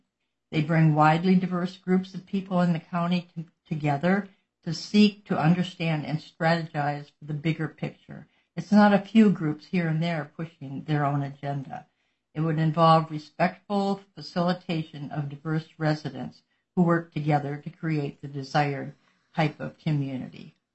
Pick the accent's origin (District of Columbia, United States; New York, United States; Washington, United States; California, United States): Washington, United States; Hansville; from Hansville.